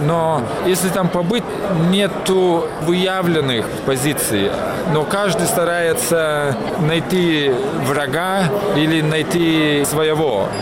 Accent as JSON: {"language": "Russian", "country": "Lithuania", "said": "Потому что я сам из Литвы."}